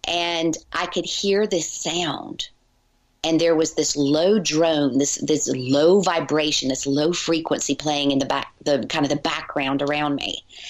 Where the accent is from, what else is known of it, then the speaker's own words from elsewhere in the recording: Virginia, United States; now in Charleston, United States; I was from Virginia originally, and I was in school in South Carolina. And so I moved to Charleston